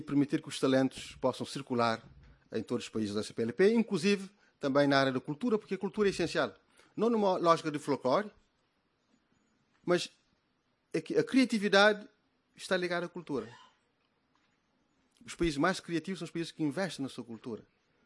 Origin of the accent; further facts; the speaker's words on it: Cape Verde; eu, mais do que ser um ministro ou membro de um partido, sou cabo-verdiano.